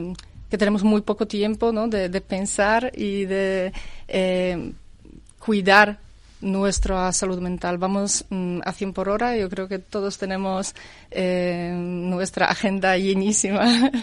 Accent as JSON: {"language": "Spanish", "country": "Poland", "second_language": "Spanish", "lives_now": "Madrid, Spain", "said": "soy polaca y pertenezco aquí a una asociación que se llama Polish Professionals in Madrid"}